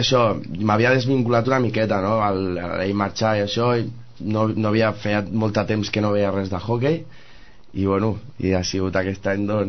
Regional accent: Sitges, Catalonia, Spain; Jo sóc de Sitges de tota la vida, i evidentment tenia una miqueta de cultura, vale, del hockey

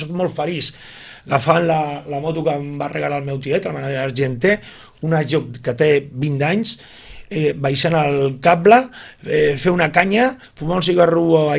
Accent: Sitges, Catalonia, Spain; Jo vaig néixer a Sitges i jo me'n recordo i tinc gravada imatges molt boniques de quan era petit

